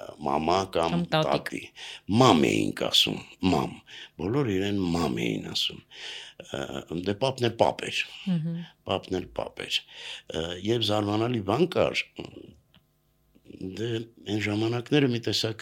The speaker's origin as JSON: {"language": "Armenian", "region": "Yerevan", "country": "Armenia", "tie": "born or raised there", "said": "Երևանում եմ ծնվել"}